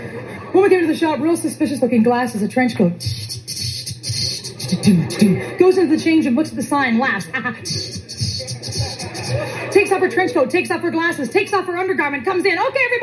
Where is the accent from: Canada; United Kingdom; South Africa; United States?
Canada; I'm Canadian, first of all.